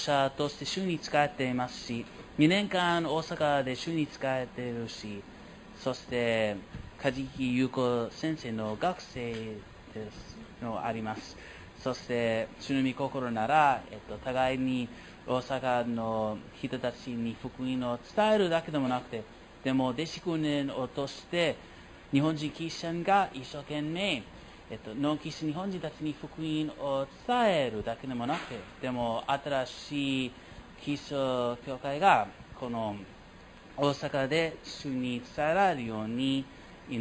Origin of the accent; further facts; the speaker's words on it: Uruguay; Japanese is a second language; also born or lived in United States / Paraguay; now in Osaka, Japan; 私はアメリカ出身ですが、ウルグアイとパラグアイ育ちであり